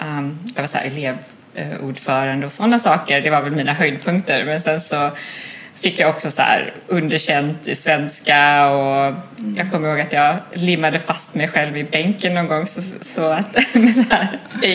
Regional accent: Gothenburg, Västra Götaland County, Sweden; also born or lived in Ale; Jag växte upp i Göteborg, mitt i stan, med min mamma och pappa, innan de skilde sig. Så jag växte upp på 2 olika ställen i Göteborg. Och sen så när jag var så 13 så flyttade jag faktiskt ut till Ale, en förort till Göteborg

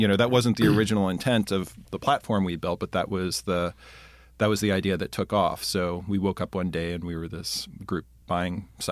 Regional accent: Pittsburgh, Pennsylvania, United States; moved away as an adult; I'm originally from Pittsburgh. Uh-huh. And then I moved to Chicago to go to college at Northwestern.

